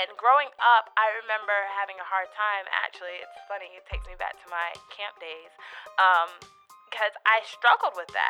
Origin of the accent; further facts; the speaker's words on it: Sierra Leone; I'm from the Mende tribe.